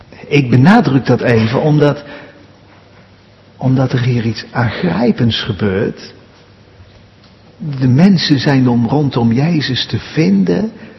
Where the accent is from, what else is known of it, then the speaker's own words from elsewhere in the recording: Buren, Gelderland, Netherlands; born there; Ik ben zelf geboren in Buren in de Betuwe.